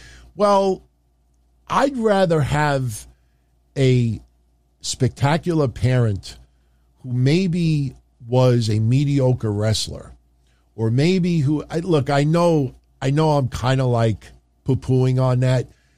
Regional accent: New York, United States; The Yankees, you know, I'm rooting for them also because I'm a New Yorker, not first and foremost.

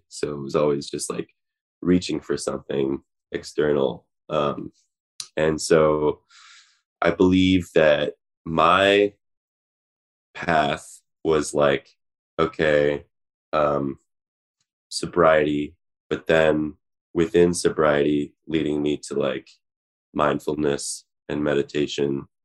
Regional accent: Oak Park, Illinois, United States; I grew up in Oak Park, Illinois, which is right down the street from, well, there's like 40 Frank Lloyd Wright buildings there.

